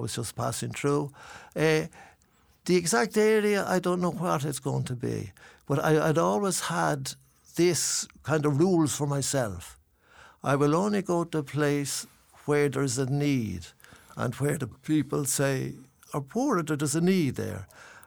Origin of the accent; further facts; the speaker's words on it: Ireland; I always say, no, I'm from Ireland.